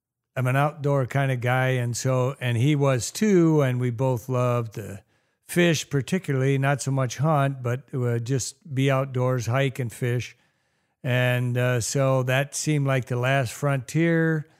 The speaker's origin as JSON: {"language": "English", "town": "Milan", "region": "Ohio", "country": "United States", "tie": "born or raised there", "said": "I grew up in Milan, Ohio, right outside of Milan. And for those of you who don't know, that small village is the birthplace of Thomas Edison."}